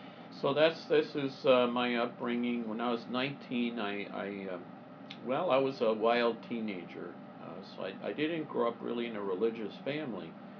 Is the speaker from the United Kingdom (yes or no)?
no; Toronto, Ontario, Canada; I grew up in Toronto, Canada, and my parents are from Estonia, the former Soviet Republic of Estonia.